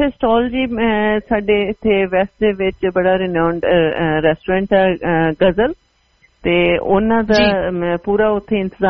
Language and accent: Punjabi; Punjab, India; ਕਿਉਂਕਿ ਜਿਹੜੇ ਅਸੀਂ ਪੰਜਾਬ ਤੋਂ ਆਉਂਦੇ ਹਾਂ